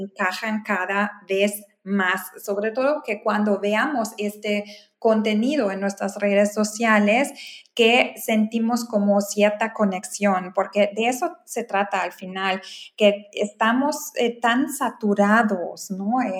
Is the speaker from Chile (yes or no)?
no; Germany; Spanish is a second language; Por ejemplo, en mi país, Alemania, ahí hay mucha preocupación de parte de los consumidores por el tema de la privacidad